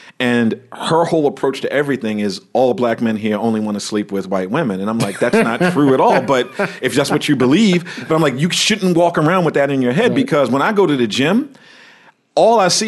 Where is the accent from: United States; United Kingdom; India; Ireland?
United States; Baltimore, Maryland; I'm from Baltimore. I had a tough skin before I even got here.